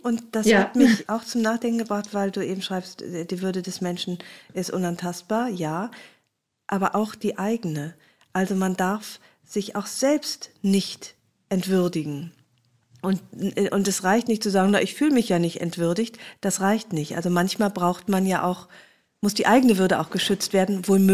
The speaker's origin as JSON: {"language": "German", "region": "Rhineland", "country": "Germany", "said": "Ich komme ja aus dem Rheinland."}